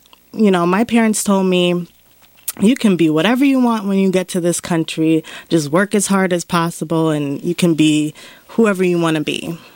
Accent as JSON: {"language": "English", "town": "Bridgeport", "region": "Connecticut", "country": "United States", "tie": "born or raised there", "said": "Growing up in Bridgeport is definitely a different experience from Boston."}